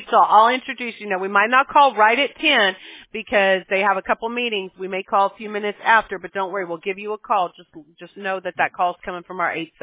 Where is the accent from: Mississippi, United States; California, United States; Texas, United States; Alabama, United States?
Alabama, United States; Mobile; I'm from Mobile, Alabama personally.